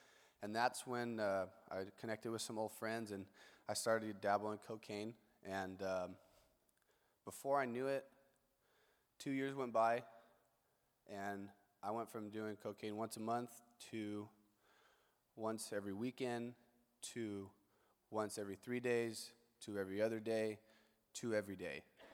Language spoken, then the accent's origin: English; Selma, Alabama, United States; I grew up in Selma, sports guy, played baseball my entire life.